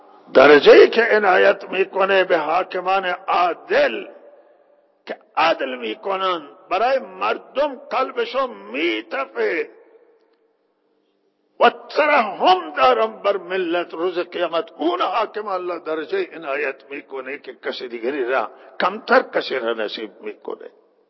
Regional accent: Iran; همه ما ایرانیم، همه ملت ایرانن

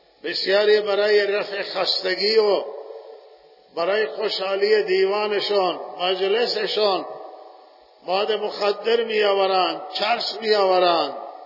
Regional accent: Zahedan, Sistan and Baluchestan, Iran; در شهر خودمون زاهدان استان فساد بیداد میکنه

